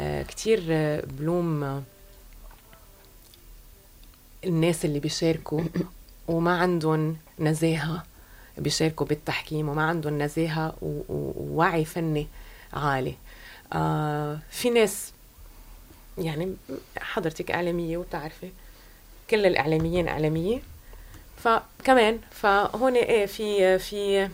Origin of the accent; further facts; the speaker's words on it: Lebanon; بخبرتي أنا لبنانية وعايشة بهالبلد